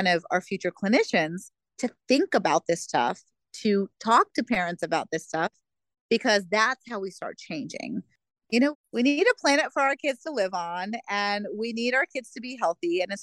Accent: India; I'm using stainless steel because I'm Indian and is literally the material of choice for a billion people in India.

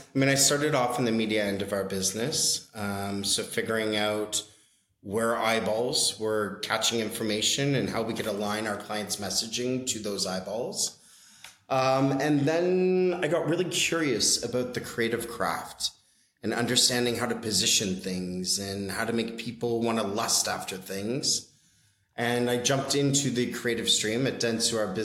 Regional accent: La Paz, Bolivia; also born or lived in Brazil / Canada; I grew up in South America. I grew up in Brazil and Bolivia. La Paz, Bolivia specifically is where I finished my high school. And Canadian originally.

